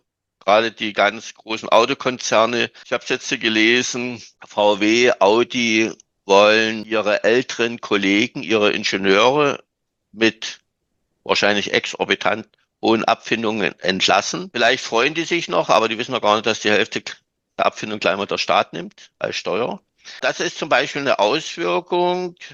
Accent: East Germany, Germany; Ich komme ja noch aus der DDR, ich habe das 89 gesehen.

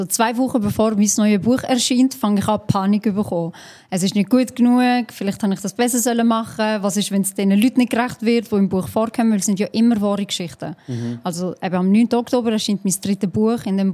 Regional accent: Pratteln, Basel-Landschaft, Switzerland; Aber ich bin halt aus dem Ghetto von Basel. Nicht so in der Jam. Und darum hört man mir das nicht so sehr an. Weil wir weigern uns so den richtig Hardcore-Basel-Dialekt anzuwenden.

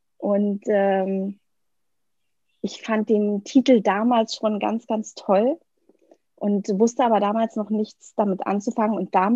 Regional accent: Brandenburg, Germany; now in Berlin, Germany; ich wohne in Berlin, bin im Spreewald aufgewachsen

